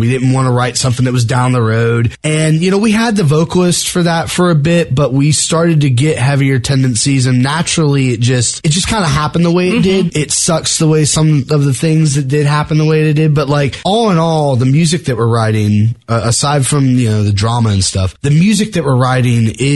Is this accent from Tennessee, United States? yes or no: yes; Lebanon, Tennessee, United States; We're all from, us minus Austin, we're from Lebanon.